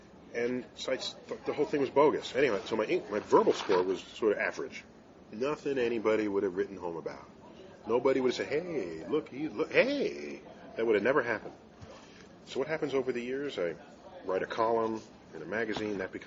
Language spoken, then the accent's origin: English; New York, United States; And growing up in New York City, where there is no night sky, it's not a part of what you are.